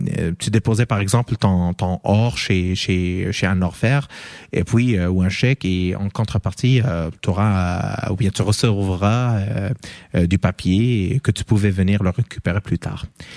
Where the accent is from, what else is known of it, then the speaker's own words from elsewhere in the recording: Morocco; French is a second language; now in Canada; moi, je viens du Maroc, donc je vais prendre, par exemple, le dirham.